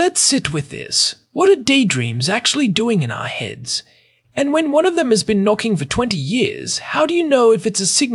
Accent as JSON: {"language": "English", "country": "Ireland", "tie": "born or raised there", "moved": "yes", "lives_now": "Israel", "said": "I grew up in Ireland, though I immigrated to Israel 10 years ago."}